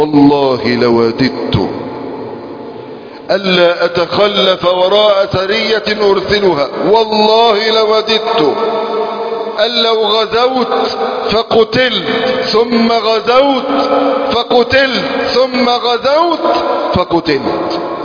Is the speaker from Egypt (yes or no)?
yes; Egypt; نصر أكتوبر 10 من رمضان شرف لنا كمصريين